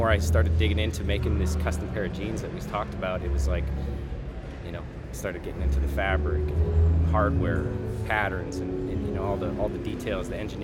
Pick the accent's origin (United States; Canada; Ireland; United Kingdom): Canada; Edmonton, Alberta; a brand from my hometown, Edmonton, Alberta